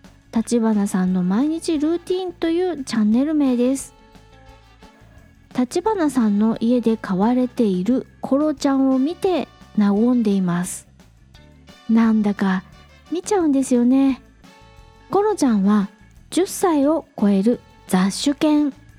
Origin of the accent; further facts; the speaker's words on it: Chiba, Japan; 私は千葉県出身ですが、茨城県に近いいわゆる茨城地域にいたものですから、 茨城弁を話す人は珍しくありませんでした。